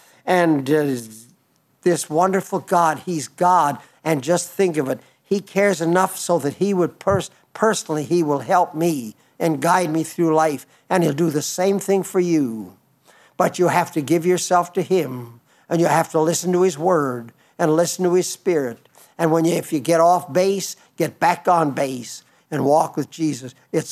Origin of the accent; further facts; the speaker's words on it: United States; born there; but I was born in America.